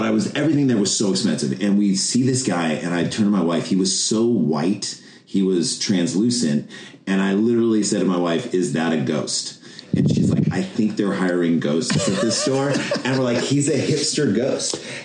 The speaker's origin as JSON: {"language": "English", "town": "St. Louis", "region": "Missouri", "country": "United States", "tie": "born or raised there", "lives_now": "New York, United States", "said": "So we grew up in St. Louis, Missouri, which is like Midwest."}